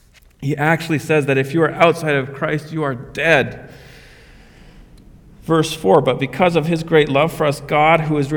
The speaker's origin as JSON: {"language": "English", "town": "Red Deer", "region": "Alberta", "country": "Canada", "tie": "born there", "said": "I was born in Canada. I am Canadian by physical birth, but my home isn't here. It's not here. It's not in Red Deer where I was born."}